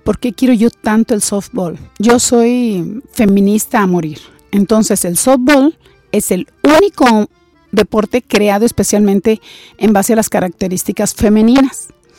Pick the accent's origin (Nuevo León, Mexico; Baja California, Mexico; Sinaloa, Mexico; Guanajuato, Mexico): Nuevo León, Mexico; Monterrey; moved away as an adult; now in San Luis Potosí, Mexico; yo nací en Monterrey. Yo siempre les digo, nacida, criada, estudiada y todo allá en Monterrey. Yo llegué aquí de 25 años cumplidos a ocupar una plaza de maestra de preescolar en Cárdenas, San Luis Potosí